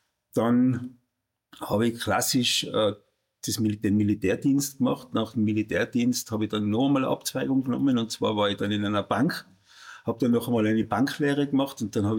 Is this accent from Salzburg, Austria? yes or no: no; Innsbruck, Tyrol, Austria; ich komme aus Innsbruck, aus der Bergwelt, wie man so schön sagt